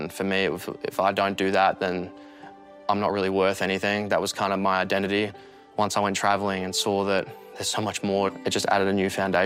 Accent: Melbourne, Victoria, Australia; I grew up in Melbourne, Australia.

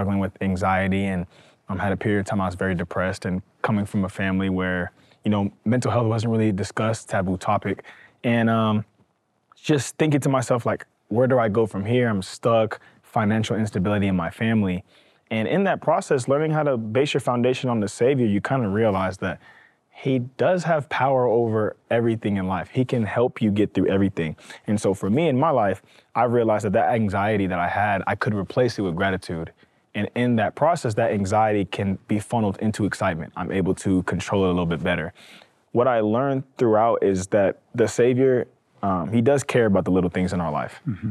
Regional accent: Houston, Texas, United States; now in Utah, United States; Like growing up in Houston, I wasn't like the Black kid, I was the Mormon kid. And then coming to Utah, I was no longer the Mormon kid, I was the Black kid.

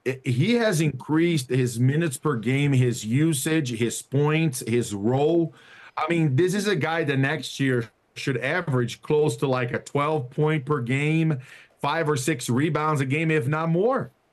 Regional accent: Brazil; moved away as an adult; also born or lived in Europe; growing up in Brazil, spending my professional career in Europe

